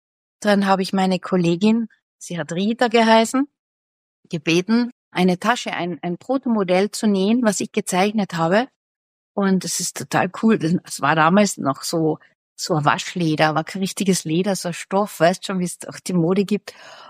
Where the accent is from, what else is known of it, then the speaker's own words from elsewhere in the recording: Villach, Carinthia, Austria; in Villach, in meiner Heimatstadt, einen kleinen Shop gemietet